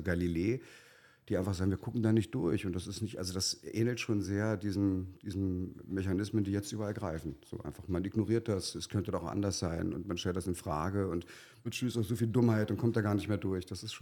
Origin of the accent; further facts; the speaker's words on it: East Germany, Germany; ich bin ja auch im Osten aufgewachsen